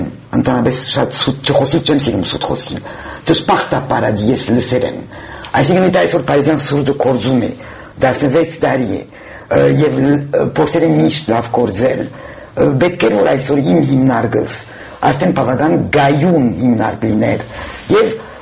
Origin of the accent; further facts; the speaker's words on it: France; ես ֆրանսահայ եմ